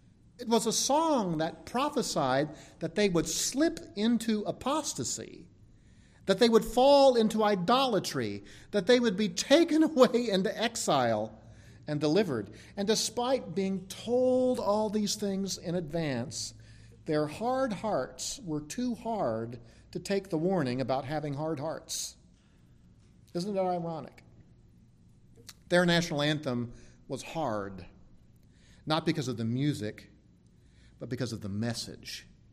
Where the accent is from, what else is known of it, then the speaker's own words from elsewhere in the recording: Maryland, United States; I grew up in Maryland, close to Baltimore and the District of Columbia